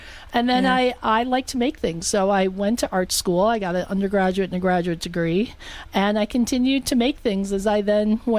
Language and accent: English; Detroit, Michigan, United States; I was raised outside of Detroit. I'm from Michigan.